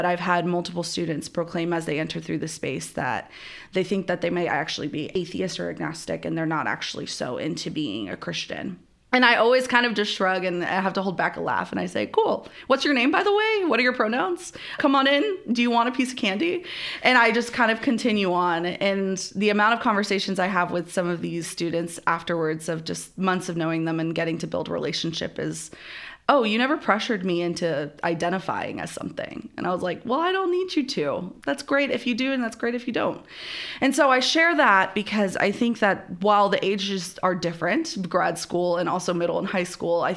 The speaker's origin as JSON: {"language": "English", "region": "Florida", "country": "United States", "also_born_or_lived": "Costa Rica", "said": "I am originally from Florida, but I am a first-generation American, so I went back and forth from my family's country in Costa Rica to Florida, and so very, like, bicultural"}